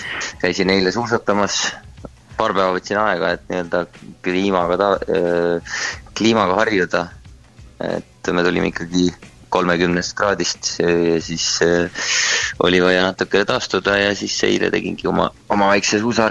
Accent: Võru County, Estonia; see on Treski külas, see on põhimõtteliselt minu koduküla nagu kõrvalkülas

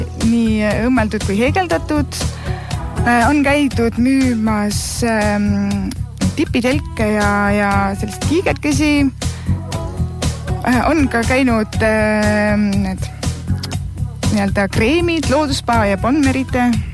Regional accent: Põlva County, Estonia; also born or lived in Tartu; now in Rapla, Estonia; Raplas olen ma elanud nüüd natuke üle 3 aasta. Et olen pärit Põlvamaalt üldsegi ja enne Raplat elasin umbes 12 aastat Tartus.

